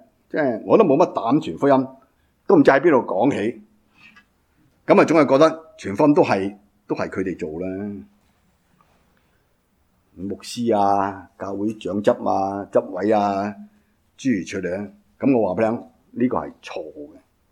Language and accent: Cantonese; Guangdong, China; 我哋廣東人真係啲音靚啲嘅。